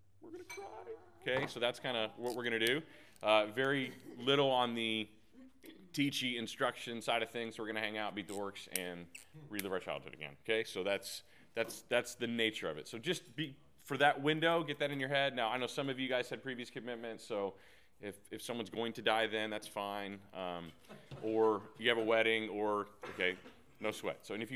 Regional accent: Texas, United States; I'm from Texas.

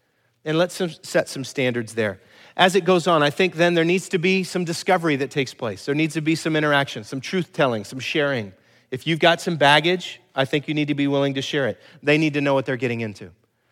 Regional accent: California, United States; I mean, I'm from California, man. We don't do anything relationally very good.

